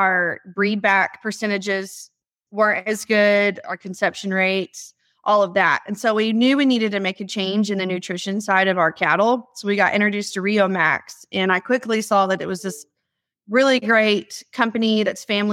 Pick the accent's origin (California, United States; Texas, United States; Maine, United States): Texas, United States; born there; also born or lived in Tulsa / Colorado / Kansas; Well, we were kind of nomads growing up a little bit. I was born in Texas, lived in Tulsa.